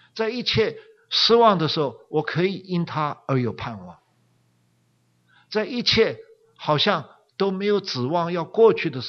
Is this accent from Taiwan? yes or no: no; Chongqing, China; born there; 我妈妈的时候在重庆，我自己是在重庆出生的。